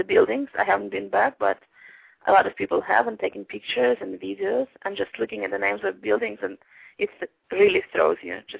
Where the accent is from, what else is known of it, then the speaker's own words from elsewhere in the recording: Kentucky, United States; now in Louisville, United States; I'm doing good, and I think we're actually neighbors. I'm from Kentucky.